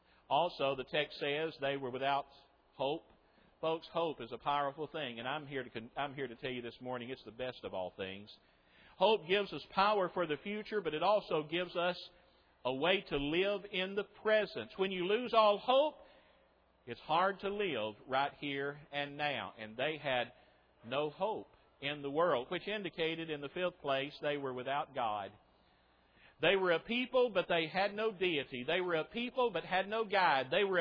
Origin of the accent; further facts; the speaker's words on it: Hayterville, Alabama, United States; Ronnie and I grew up together in Hayterville, Alabama. Went to Hayterville Junior High School together.